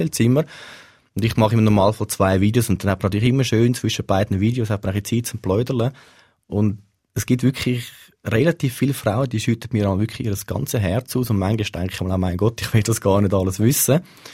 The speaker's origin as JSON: {"language": "German", "town": "Winterthur", "region": "Zurich", "country": "Switzerland", "said": "es hat mal in Winterthur, wo ich herkomme"}